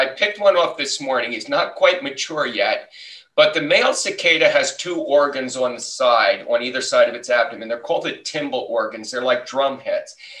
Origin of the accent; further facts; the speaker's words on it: New Jersey, United States; accent: Jersey; well, you know, I'm from Jersey, so I know a little bit of the Jersey talk still.